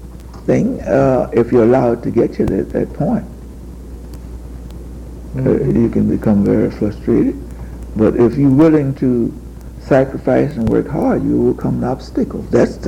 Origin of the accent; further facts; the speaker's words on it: Jacksonville, Florida, United States; born there; I was born in Jacksonville.